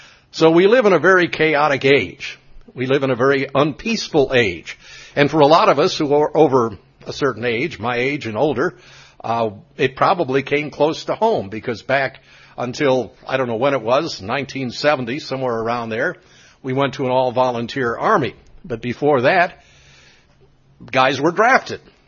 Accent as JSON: {"language": "English", "country": "United States", "said": "history as Americans are wars. You know, we had the Revolutionary War, which, well, even before that, as English-speaking North Americans, we had the French and Indian War."}